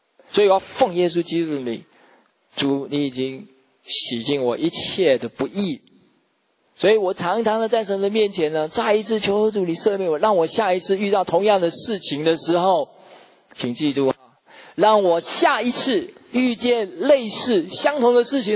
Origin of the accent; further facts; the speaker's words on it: China; 你给我们中国人讲说劣根性哈